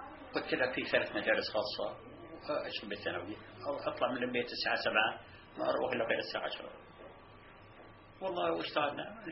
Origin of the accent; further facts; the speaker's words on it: Palestine; قلت له أنا فلسطيني